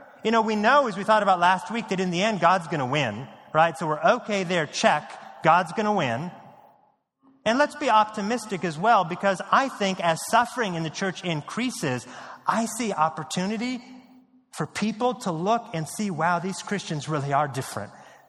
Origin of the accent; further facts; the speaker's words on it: Portland, Oregon, United States; I grew up in Portland, Oregon, and when I'm not kidding, when I was in elementary school, I went up to my choir director